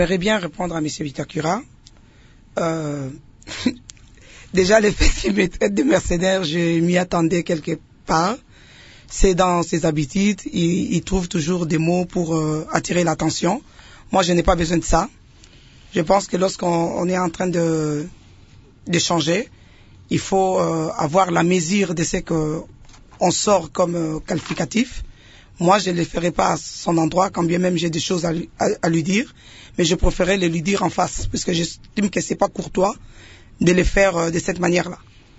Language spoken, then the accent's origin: French; Lemba, Kinshasa, DR Congo; Moi, je viens de Lemba.